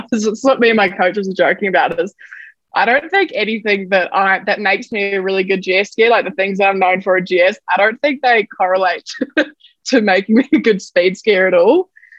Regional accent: New Zealand; when I was growing up in New Zealand.

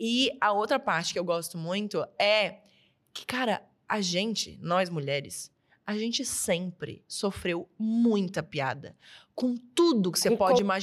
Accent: Florianópolis, Santa Catarina, Brazil; moved away; E também tem o lance de que, porra, eu sou de Floripa. Floripa é uma ilha

